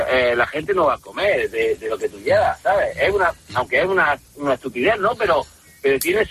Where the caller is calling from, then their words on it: Loja, Andalusia, Spain; Sí, estoy aquí en Loja, en Granada.